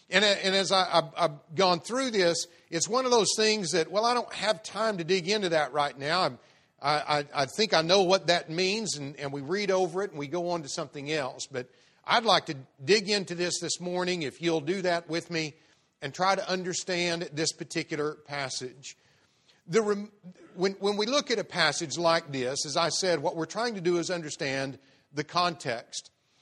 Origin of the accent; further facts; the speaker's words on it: Oklahoma, United States; also born or lived in Texas; now in Kansas City, United States; I live in Kansas City, Missouri, but I'm not from Kansas City, Missouri. I've been there for 4 years. I was raised in Oklahoma, central Oklahoma, around Oklahoma City. Lived, I guess, about half my life in Oklahoma, about half my life in Texas.